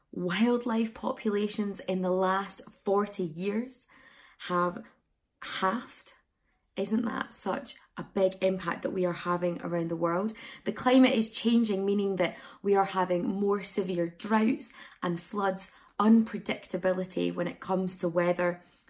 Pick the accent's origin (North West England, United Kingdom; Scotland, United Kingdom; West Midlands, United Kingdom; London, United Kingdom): Scotland, United Kingdom; Glasgow; hosted in Glasgow in 2021, which is my hometown and where I live.